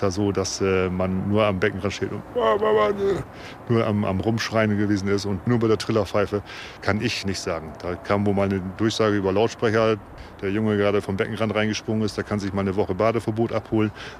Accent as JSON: {"language": "German", "town": "Rastede", "region": "Lower Saxony", "country": "Germany", "tie": "born or raised there", "said": "Ich bin in Rastede groß geworden"}